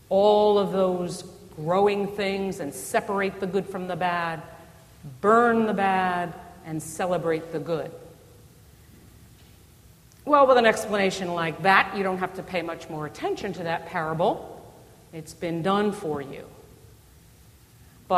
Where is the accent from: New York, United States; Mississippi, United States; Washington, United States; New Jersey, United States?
New Jersey, United States; I like that one better. I'm from New Jersey.